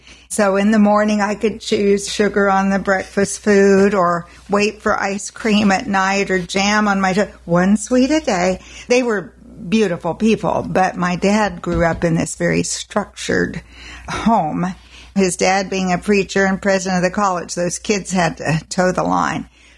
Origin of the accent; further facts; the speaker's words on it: Great Falls, Montana, United States; born there; now in Tulsa, United States; Great Falls, Montana. Air Force baby. I was born in Deaconess Hospital, Malmstrom Air Force Base.